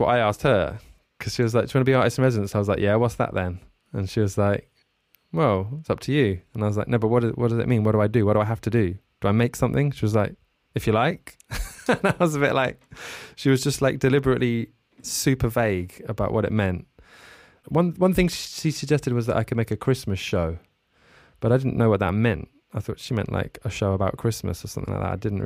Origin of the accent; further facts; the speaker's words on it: Bourne End, South East England, United Kingdom; I grew up in a village called Bourne End in Buckinghamshire, which was like 1 hour from London. It was kind of halfway between London and Oxford